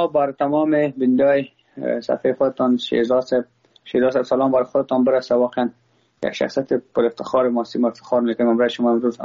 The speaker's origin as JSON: {"language": "Persian", "country": "Afghanistan", "said": "ما خود ما افغان هستم، با ما هزاره ازبک پشتون کلش یک چشم هستن."}